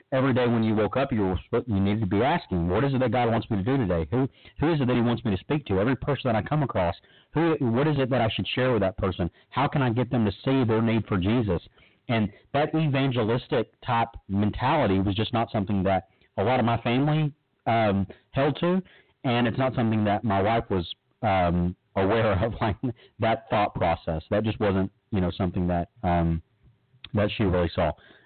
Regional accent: Hughes Springs, Texas, United States; I grew up in Northeast Texas. I grew up in a little small town, Hugh Springs, and there's some towns around there, Dangerfield, Marietta, Naples, Omaha, these little small towns.

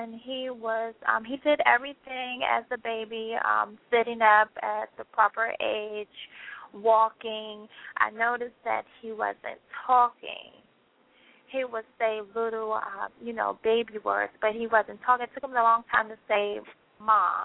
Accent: Washington, District of Columbia, United States; And growing up, I grew up in Washington, D.C.

